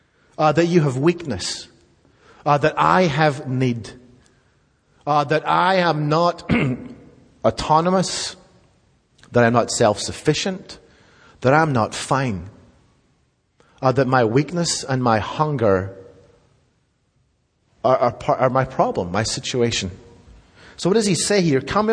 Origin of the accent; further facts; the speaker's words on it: Scotland, United Kingdom; I grew up in Scotland, which if you probably picked up if you're new here.